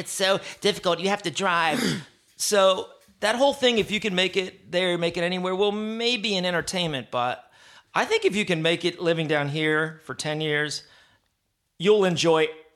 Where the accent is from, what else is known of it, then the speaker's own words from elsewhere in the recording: Miami, Florida, United States; growing up in Miami in the 1980s, Miami was a very turbulent, there was a very, very Hispanic.